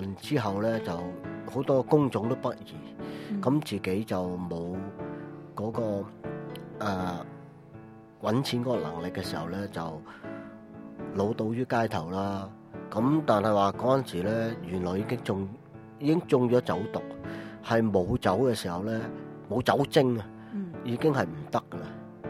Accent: China; 因為我哋中國人就多數啤酒啊、白蘭地啊

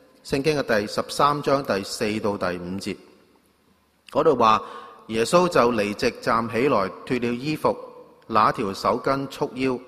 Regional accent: Guangdong, China; 作為我們廣東人講的死剩種

